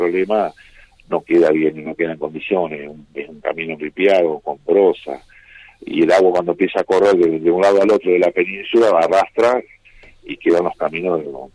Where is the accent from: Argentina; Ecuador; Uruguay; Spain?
Argentina; Gualeguaychú, Entre Ríos; moved away; also born or lived in Buenos Aires; Yo viví siempre en ciudades, somos de Gualeguaychú, vivimos en Buenos Aires mucho tiempo, pero cuando me vine acá